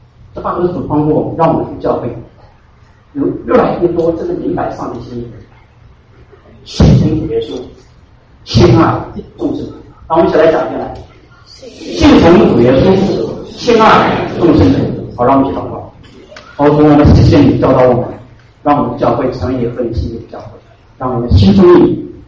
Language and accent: Chinese; China; 我们中国人很聪明，很有智慧的